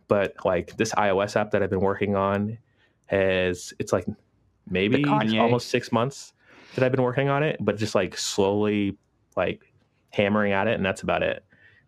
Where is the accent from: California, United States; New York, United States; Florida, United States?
Florida, United States; Plus the fact that like I grew up in Florida, so anything in Orlando I've already done before.